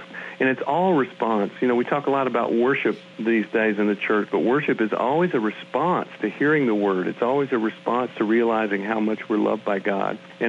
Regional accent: Nashville, Tennessee, United States; I grew up in the Southern Baptist tradition here in Nashville, Tennessee

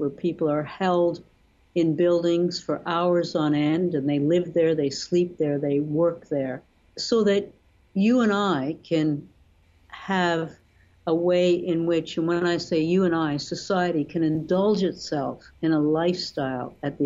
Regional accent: Canada; my home country of Canada

